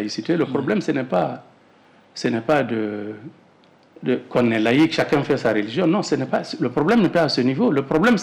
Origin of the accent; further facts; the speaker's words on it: Mali; nous sommes des Maliens, nous avons notre génie, nous pouvons nous retrouver pour nous organiser